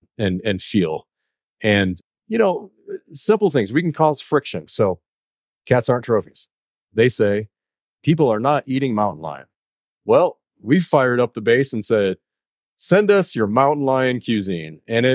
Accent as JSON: {"language": "English", "region": "Michigan", "country": "United States", "tie": "born or raised there", "said": "I grew up in Michigan. I grew up with a hunting family."}